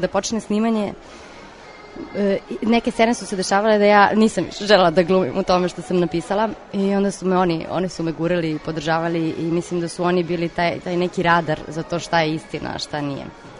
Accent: Kladovo, Southern and Eastern Serbia, Serbia; moved away; ja sam otišla iz Kladova pre više od 15 godina, znači mislim da ima 18 već.

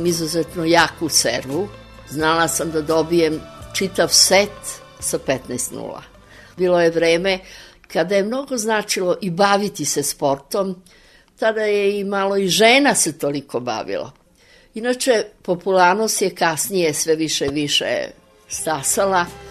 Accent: Belgrade, Serbia; Mama mi je bila Slovenka, a tata mi je bio Srbin. Odrasla sam ovde u Beogradu, tu sam i rođena, 36.

